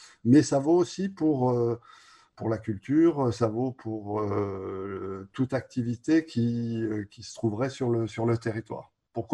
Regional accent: Grenoble, Auvergne-Rhône-Alpes, France; je suis arrivé depuis un an dans la Drôme. Je viens de Grenoble, en fait, même si j'ai des attaches dans la région, à Annonay notamment.

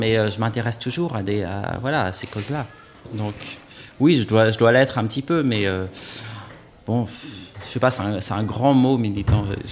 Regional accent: Brest, Brittany, France; now in Marseille, France; Alors, moi, j'ai grandi à Brest, en Bretagne, avant de partir un petit peu plus tard pour Paris, descendre progressivement vers le sud, Valence, un temps, Marseille où j'habite, où on habite tous les deux avec Ramona.

